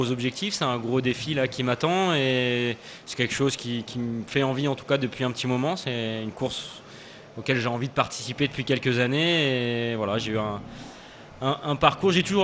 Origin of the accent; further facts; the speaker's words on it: Dunkirk, Hauts-de-France, France; Bah, j'ai grandi à Dunkerque, donc au bord de la mer, donc il y a une sensibilité pour cet environnement-là.